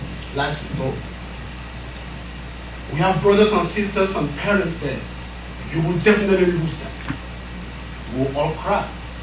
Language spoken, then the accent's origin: English; Cameroon; I'm an atheist. I am from Cameroon.